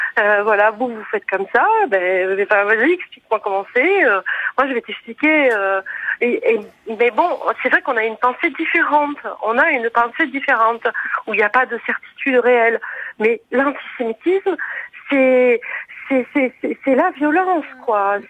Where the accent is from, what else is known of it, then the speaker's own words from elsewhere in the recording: France; je suis française, je suis femme, je suis artiste, je suis pauvre